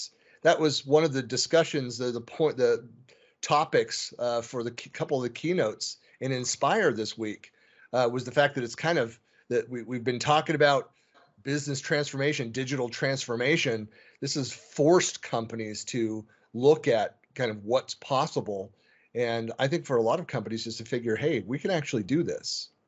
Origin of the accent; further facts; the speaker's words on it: California, United States; also born or lived in Washington; now in Utah, United States; Like I was born in California, lived for 12 years up in the Seattle area, and then came to Utah.